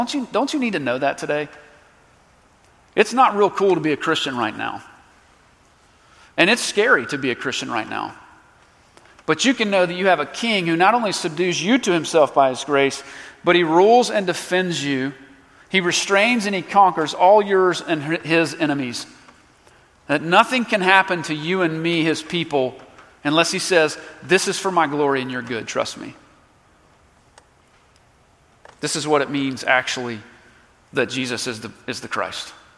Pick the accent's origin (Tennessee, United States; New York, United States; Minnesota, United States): Tennessee, United States; Nashville; I grew up in Nashville